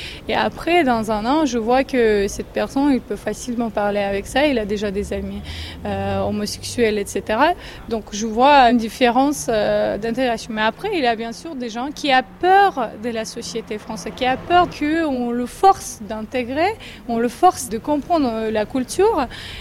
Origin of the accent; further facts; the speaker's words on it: Ukraine; French is a second language; moved away as an adult; now in France; Je suis venue d'Ukraine. Ça fait 3 ans que j'habite en France.